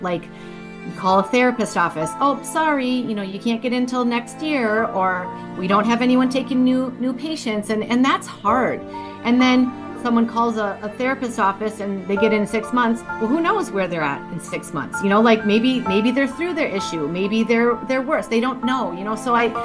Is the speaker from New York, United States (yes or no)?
no; Madison, Wisconsin, United States; from Madison, Wisconsin